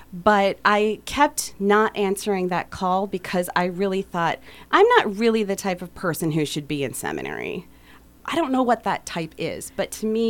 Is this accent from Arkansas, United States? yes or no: no; Iowa, United States; also born or lived in Portland, Oregon; now in Minneapolis, United States; I grew up actually in rural Northwest Iowa and came to college and went to St. Olaf College. And I have, minus 1 year that I spent in Portland, Oregon, I have lived in the Twin Cities since 2002.